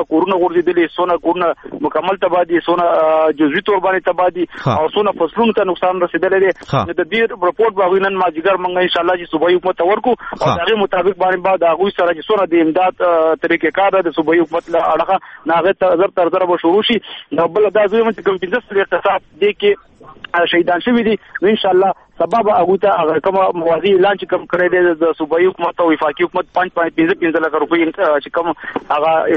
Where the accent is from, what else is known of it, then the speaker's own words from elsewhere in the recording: Peshawar, Khyber Pakhtunkhwa, Pakistan; نو په دې وخت کښې مونږ هم د پېښور یو ډېره لرې علاقه ده